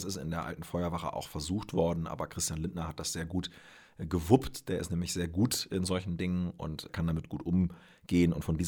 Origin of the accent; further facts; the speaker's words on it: Dassel, Lower Saxony, Germany; now in Göttingen, Germany; die Stadt Göttingen, weil hier wohne ich. Und wie manche wissen, bin ich nicht in der Stadt Göttingen aufgewachsen, sondern auf dem Land in der Nähe, im Landkreis Northeim, nämlich in Dassel.